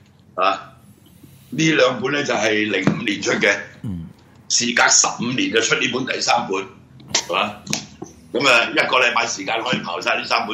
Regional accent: Hong Kong; 所以我們作為即是土生土長的香港人，我們是他們的即是比他們年長那麼多的

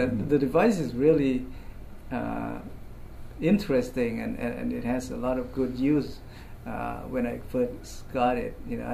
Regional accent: Thailand; I'm originally from Thailand.

